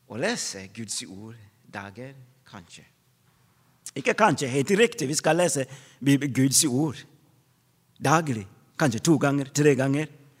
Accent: Tanzania; Norwegian is a second language; now in Norway; Jeg kommer fra Tanzania, et land som vi er veldig høyt prioritert med tilbedelse og med lovsang i kirken eller i menighet.

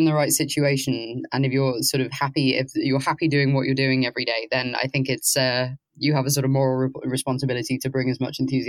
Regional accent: Liverpool, North West England, United Kingdom; I grew up in Liverpool. I grew up near Liverpool

